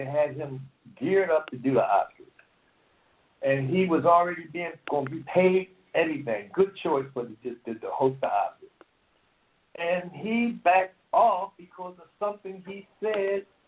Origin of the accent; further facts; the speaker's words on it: Philadelphia, Pennsylvania, United States; born there; I was born in Philadelphia in 1948. As a young boy, everything was geared toward you becoming a man